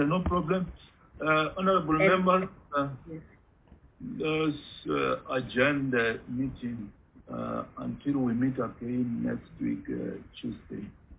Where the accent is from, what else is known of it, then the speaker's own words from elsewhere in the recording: North West, South Africa; I'm from Northwest. I'm from South Africa.